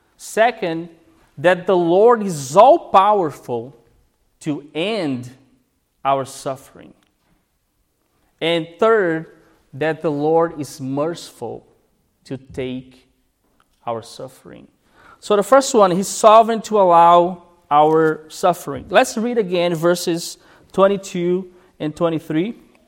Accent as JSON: {"language": "English", "country": "Brazil", "lives_now": "Nova Scotia, Canada", "said": "But in my home country, Brazil, 4,000 people are dying every day."}